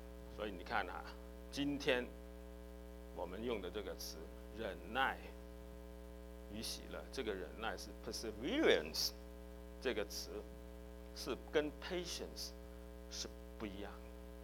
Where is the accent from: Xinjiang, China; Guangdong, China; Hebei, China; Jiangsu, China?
Guangdong, China; 有没有退票我们广东人叫做砸谁该